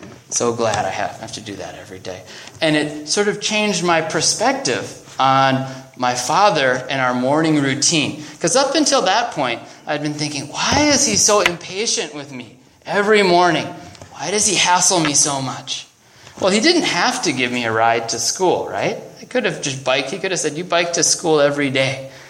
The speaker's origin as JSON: {"language": "English", "region": "Minnesota", "country": "United States", "tie": "born or raised there", "lives_now": "California, United States", "said": "Many of you may know that I grew up in Minnesota, right?"}